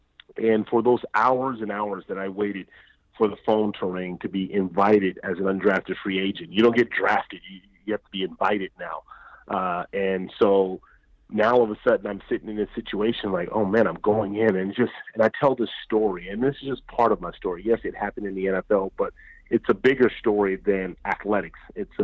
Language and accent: English; Los Angeles, California, United States; grew up in the hood in South Central Los Angeles. So I understand the obstacles that one would have growing up in North America, in this culture.